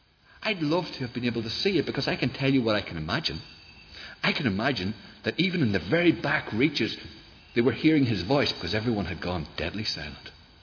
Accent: Northern Ireland, United Kingdom; And I know this. I'm from Tyrone.

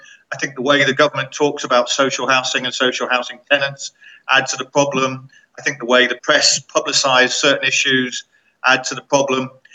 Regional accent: Leicester, East Midlands, United Kingdom; I was born and bred on New Park's estate in Leicester, which is next to Braunston.

